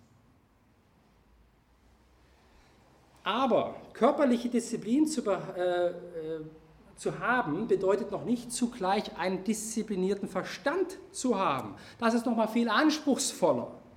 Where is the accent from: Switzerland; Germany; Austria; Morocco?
Germany; Saxony; Ich komme ja aus Sachsen, aus dem Elbsandsteingebirge, da kannst du wirklich sehr, sehr hohe Schwierigkeitsgrade klettern.